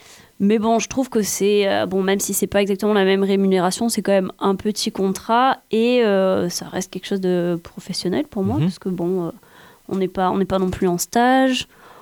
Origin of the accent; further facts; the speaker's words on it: Montpellier, Occitanie, France; also born or lived in Kenya; je suis née au Kenya, mais ça je m'en souviens. Pas vraiment, c'est juste là où on vivait quand j'étais petite. Mais je suis originaire de Montpellier quand même, on a quand même pas mal bougé.